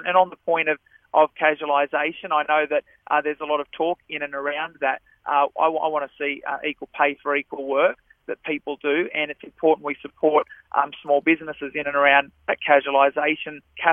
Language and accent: English; Narrabri, New South Wales, Australia; also born or lived in Hunter Region; I grew up in Narrabri out west, and mum and dad ran a farming business and moved to the Hunter region to study at university